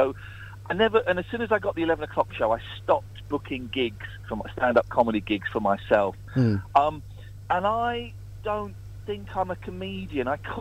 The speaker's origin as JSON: {"language": "English", "town": "Slough", "region": "South East England", "country": "United Kingdom", "tie": "born or raised there", "also_born_or_lived": "Farnham Common", "said": "I grew up in Slough, but then. Well, I spent the first 11 years of my life in Slough, and then we moved to Farnham Common, which is kind of just on, is in Buckinghamshire."}